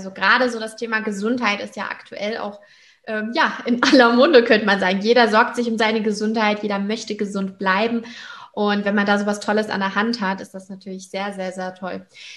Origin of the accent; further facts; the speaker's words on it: Hamburg, Germany; in Hamburg und Umgebung. Und das ist ja meine Heimat.